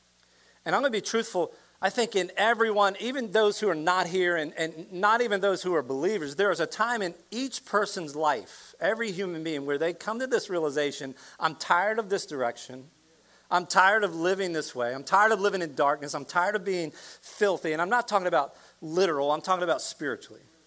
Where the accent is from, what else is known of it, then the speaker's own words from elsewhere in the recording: Laurel, Delaware, United States; Literally, I grew up on Central Avenue in my hometown in Laurel, Delaware.